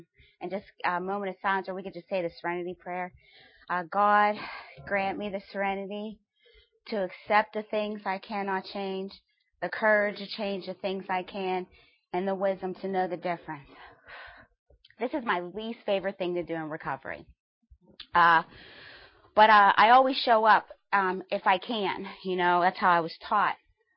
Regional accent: Pittsburgh, Pennsylvania, United States; I grew up in Pittsburgh, and my mom and my father are both in recovery.

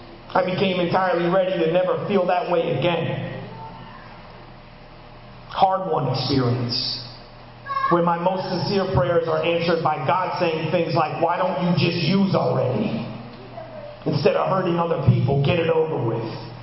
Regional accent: New York, United States; Took the mask off. Told you I was from New York.

